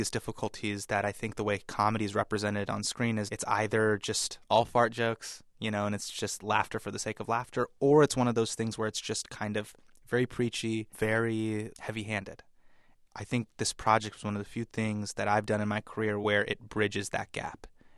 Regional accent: United States; You know, growing up in the States, there's this part of me that's like, man, I'm Indian.

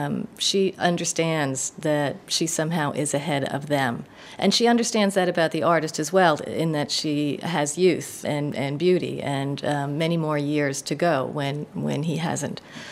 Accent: New York, United States; And, you know, growing up on Long Island, you grow up with that terrible bias that there are other cities in the world, but not really.

